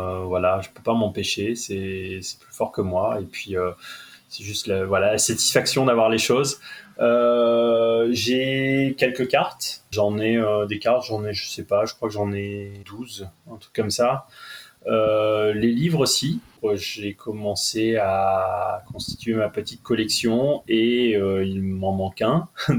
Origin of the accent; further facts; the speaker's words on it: Lille, Hauts-de-France, France; parce que je suis lillois, donc voilà, ville que j'adore.